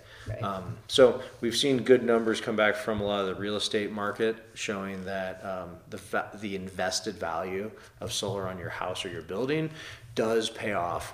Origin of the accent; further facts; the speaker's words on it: Nebraska, United States; like in the Midwest, I grew up in Nebraska, things like hail and stuff like that.